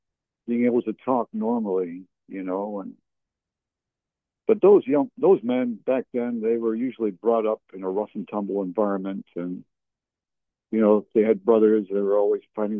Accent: San Diego, California, United States; but I did enjoy reading them while growing up in San Diego.

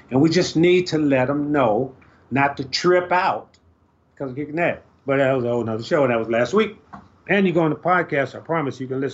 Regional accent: Chicago, Illinois, United States; I grew up on the St. Louis street in Chicago.

